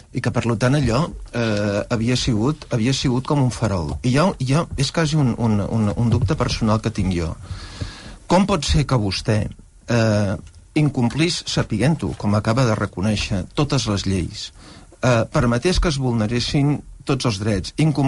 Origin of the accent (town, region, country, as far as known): Catalonia, Spain